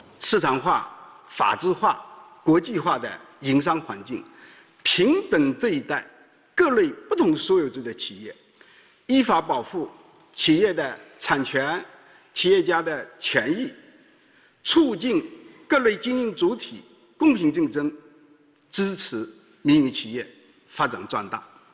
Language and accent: Chinese; Zhejiang, China; also born or lived in Jiangsu; 在我的老家浙江和江苏